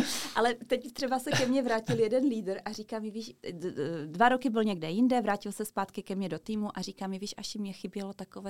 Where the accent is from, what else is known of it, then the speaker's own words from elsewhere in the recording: Rychvald, Moravian-Silesian Region, Czechia; já jsem z Rychvaldu, pokud nikdo neví, kdo to je, tak je to taková vesnice u Karviné. nebo jako město, všem Rychvaďákům se omlouvám, město, obec. No a je to jako 15 kilometrů od Ostravy